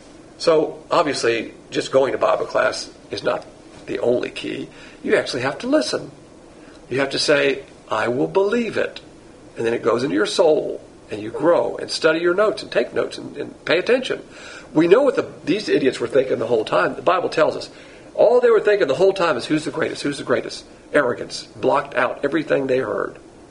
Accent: the South, United States; Me, I'm a Southerner

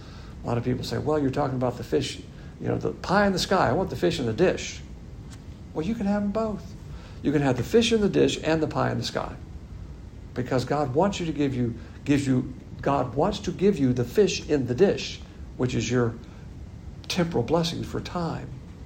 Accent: the South, United States; because I'm a Southerner, and that means bad things

